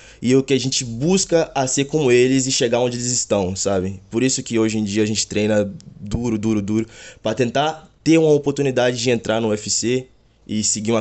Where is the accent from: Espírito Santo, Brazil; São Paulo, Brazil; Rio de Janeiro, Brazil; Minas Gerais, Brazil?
Minas Gerais, Brazil; Nanuque; born there; Não, eu sou nascido em Nanuque, mas morei a maior parte da minha vida dentro da zona de Mucuri.